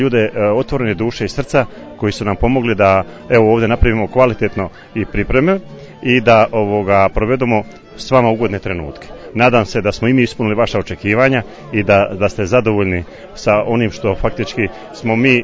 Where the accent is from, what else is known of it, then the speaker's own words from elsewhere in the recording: Dalmatia, Croatia; tako je normalno kod nas u Dalmaciji